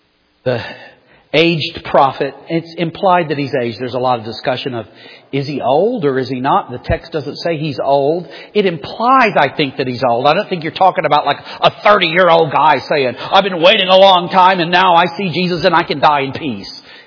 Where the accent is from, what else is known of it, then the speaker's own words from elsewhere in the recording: Maine, United States; Literally, I'm a Mainer. I'm from Maine.